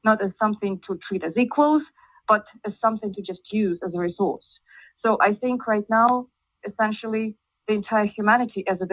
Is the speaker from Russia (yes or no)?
yes; Moscow, Russia; I'm Russian, I'm from Moscow